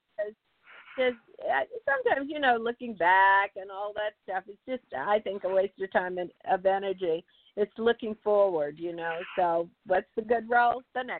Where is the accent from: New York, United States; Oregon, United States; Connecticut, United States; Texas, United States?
New York, United States; I'm from New York, and I, you know, come from the New York stage.